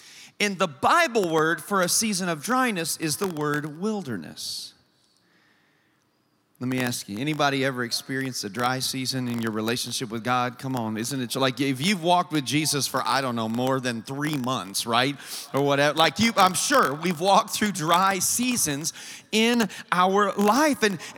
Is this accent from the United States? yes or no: yes; Indiana, United States; I was born and raised in Indiana, and so as a Midwest kid